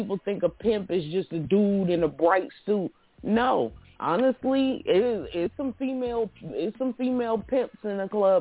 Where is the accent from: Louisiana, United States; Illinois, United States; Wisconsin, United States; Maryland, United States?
Wisconsin, United States; Milwaukee; It was pretty cool growing up here. You know, we got more bars than churches.